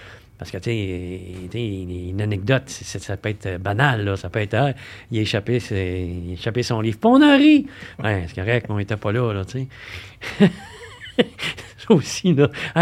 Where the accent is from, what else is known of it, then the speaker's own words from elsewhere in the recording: Quebec City, Quebec, Canada; moved away as an adult; now in Montreal, Canada; Oui, oui, je suis né à Québec, moi, puis j'ai quitté Québec à 33 ans.